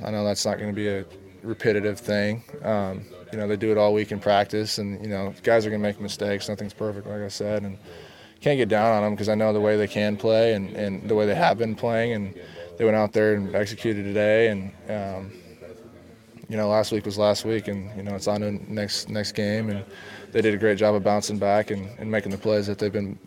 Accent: Lake Stevens, Washington, United States; So just to have that support and that fan base for my hometown is awesome. And having everybody be able to drive 45 minutes to come watch me play is super cool, too. So anytime I see some Lake Stevens people out here

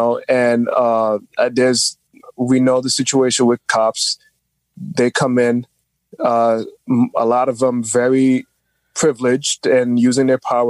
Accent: New York City, New York, United States; You know, I grew up in New York City all my life. You know, kids who speak like this.

